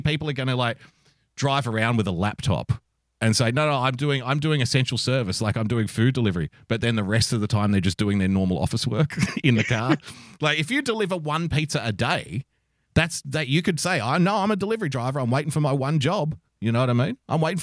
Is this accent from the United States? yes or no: no; Australia; I love my country, don't get me wrong, and I love being an Australian